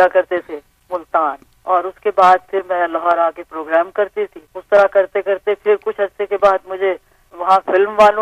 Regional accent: Delhi, India; now in Lahore, Pakistan; دہلی سے لاہور میں آئے نا؟

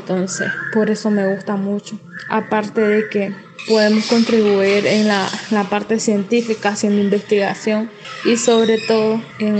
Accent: Nicaragua; soy nicaragüense, soy geofísica

